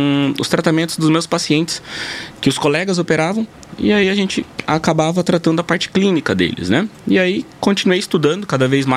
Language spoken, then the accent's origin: Portuguese; Jaciara, Mato Grosso, Brazil; sou natural aqui do Mato Grosso mesmo, nasci em Jaciara.